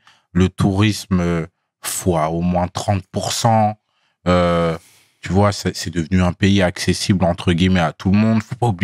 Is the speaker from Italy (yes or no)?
no; France; toi et moi, on a grandi en France. La vie devient de plus en plus chère ici.